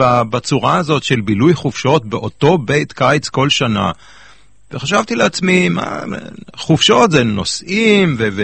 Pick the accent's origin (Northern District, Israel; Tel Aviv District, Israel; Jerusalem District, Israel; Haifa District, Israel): Jerusalem District, Israel; Jerusalem; אני כואב את הטבע שאני זכיתי ליהנות בחיקו בירושלים של שנות ה-60.